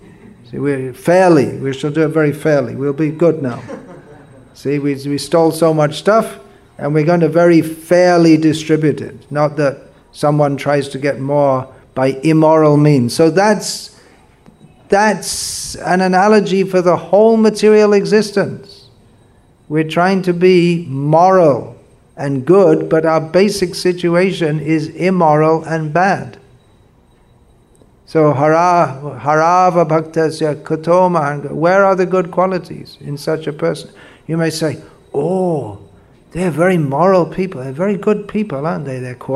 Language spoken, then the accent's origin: English; United Kingdom; Sorry, I'm from Britain. I have an excuse.